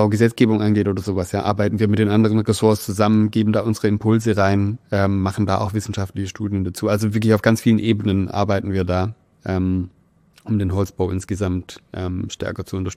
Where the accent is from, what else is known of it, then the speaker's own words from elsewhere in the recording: Esslingen, Baden-Württemberg, Germany; jetzt in meiner Heimatstadt in Esslingen